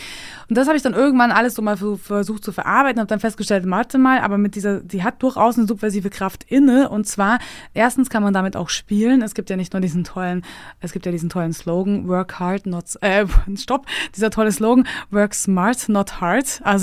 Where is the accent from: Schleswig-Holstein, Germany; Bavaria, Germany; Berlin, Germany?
Bavaria, Germany; also born or lived in Munich, Germany / Austria; Und dann bin ich ja auch noch vom Land, ne? Wir sind ja von München nach Österreich gezogen, von Österreich dann wieder nach tiefes Niederbayern.